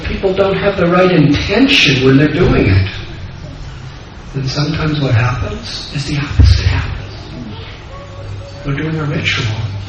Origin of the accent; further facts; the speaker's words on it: Mumbai, Maharashtra, India; Because I'm from Bombay, I see.